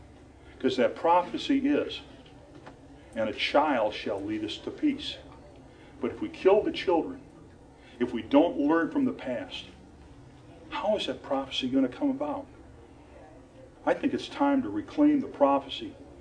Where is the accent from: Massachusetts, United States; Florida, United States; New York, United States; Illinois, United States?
Illinois, United States; Now, I come from Illinois. I come from the land of Lincoln, okay?